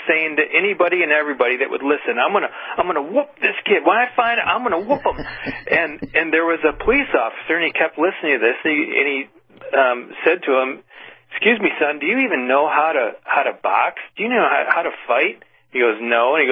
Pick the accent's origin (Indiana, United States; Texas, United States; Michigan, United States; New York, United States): Michigan, United States; And he was actually born in my home state of Michigan.